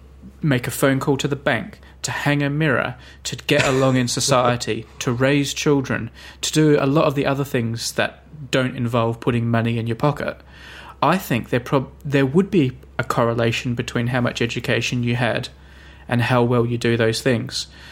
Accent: Australia; I'm sorry, I'm being Australian here.

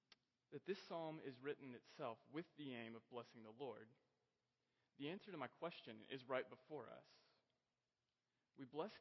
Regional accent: United States; As Americans, as an American, I know I think about myself quite a lot.

